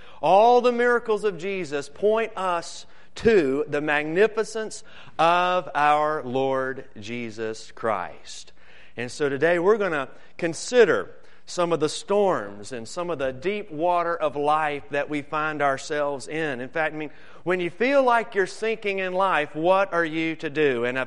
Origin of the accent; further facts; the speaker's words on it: North Carolina, United States; Now, my roots are from North Carolina, all right? That's why I have this New York City accent.